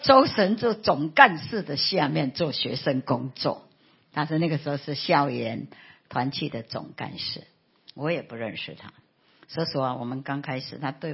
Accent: Philippines; now in Taiwan; 我是菲律宾的华侨，神为着把最好的给我，把我从菲律宾带到台湾

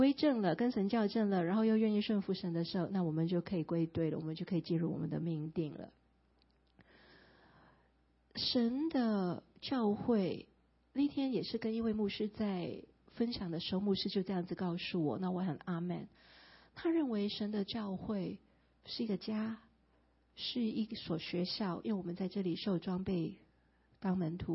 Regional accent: Hong Kong; born there; also born or lived in United States; 我是在香港出生，然后小时候的确是有移民到美国去，但是去的时间不长，因为我去了大概一年吧。

